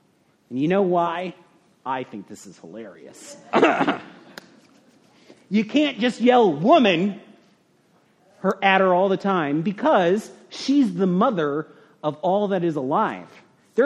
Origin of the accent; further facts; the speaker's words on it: Ireland; and as an Irish person, I understand the guilt.